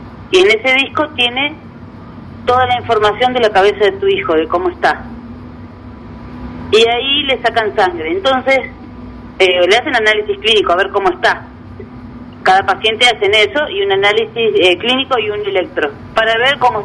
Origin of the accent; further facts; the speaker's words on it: Chivilcoy, Buenos Aires Province, Argentina; Yo soy de Chivilcoy, habíamos viajado a Capital a hacer unos estudios y nos quedamos una semanita.